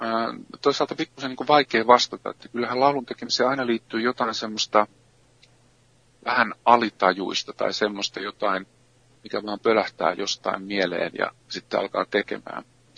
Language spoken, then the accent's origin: Finnish; Lahti, Päijät-Häme, Finland; Mä oon syntynyt Lahdessa ja kävin siellä koulut ja asuin siellä lapsuudessa.